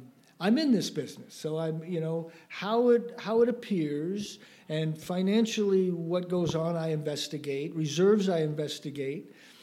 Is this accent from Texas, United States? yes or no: no; Oakland, California, United States; I grew up in the Bay Area, Oakland, California